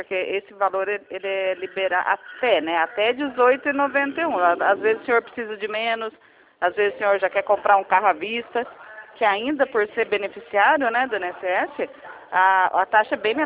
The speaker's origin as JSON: {"language": "Portuguese", "town": "Mogi Guaçu", "region": "São Paulo", "country": "Brazil", "said": "eu sou de Mogi Guaçu"}